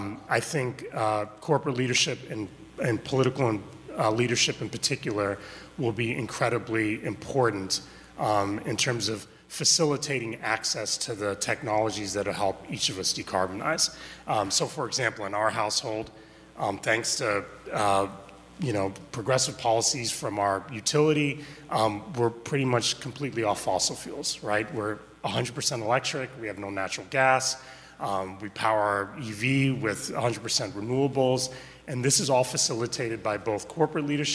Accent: Boston, Massachusetts, United States; I'd never experienced anything like that in my growing up in Boston

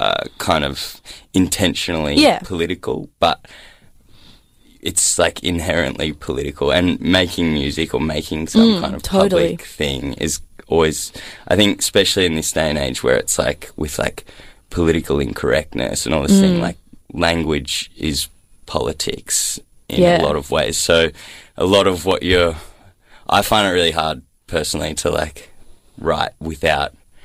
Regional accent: Queensland, Australia; my hometown in central Queensland

